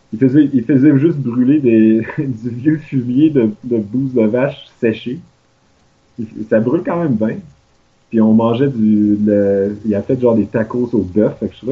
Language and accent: French; Quebec, Canada; Puis le gars, en apprenant que je suis du Québec, il m'a fait une poutine.